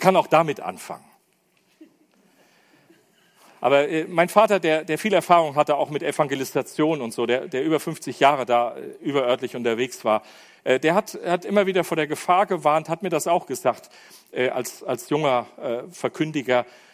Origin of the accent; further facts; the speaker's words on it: North Rhine-Westphalia, Germany; Wir sagen immer, ich komme aus dem Siegerland. Siegerland ist eine Welt für sich, findet ihr bei Google auch vielleicht, weiß ich nicht. Gehört zum südlichsten Zipfel von Nordrhein-Westfalen, ist ein fränkisches Volk